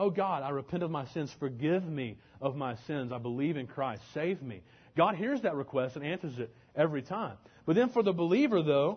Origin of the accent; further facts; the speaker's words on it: Alabama, United States; and I grew up in Alabama, and so I love country music.